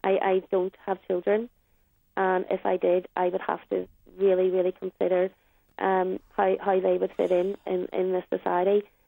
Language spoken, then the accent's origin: English; Northern Ireland, United Kingdom; people like myself born and bred in Northern Ireland.